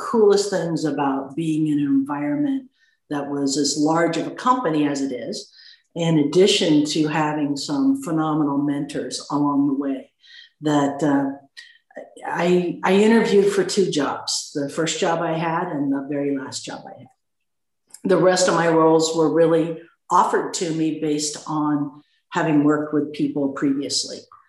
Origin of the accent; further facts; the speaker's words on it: California, United States; So I grew up in the Central Valley and I'm the youngest of 4 children. And I also went to college in the Central Valley. And then after graduating, moved to Silicon Valley